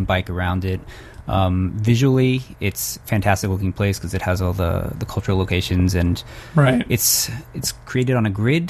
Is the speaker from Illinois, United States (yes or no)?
no; New York, United States; I'm from Long Island.